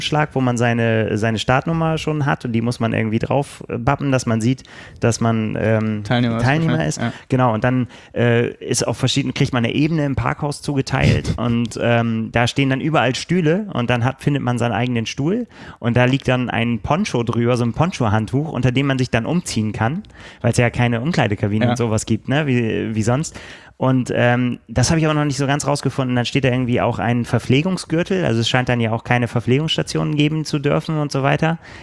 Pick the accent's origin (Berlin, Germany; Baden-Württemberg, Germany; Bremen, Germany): Bremen, Germany; Ich bin Bremer